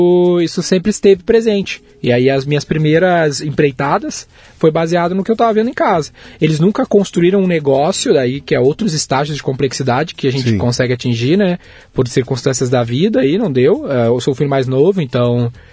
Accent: Porto Alegre, Rio Grande do Sul, Brazil; Eu nasci em Porto Alegre. Sou gaúcho.

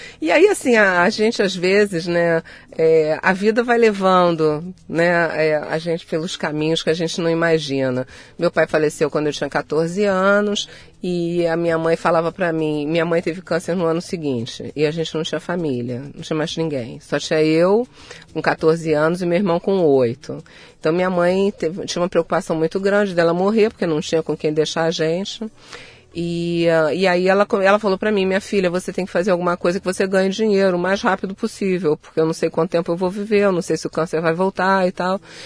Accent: Rio de Janeiro, Brazil; born there; Nasci no Rio de Janeiro.

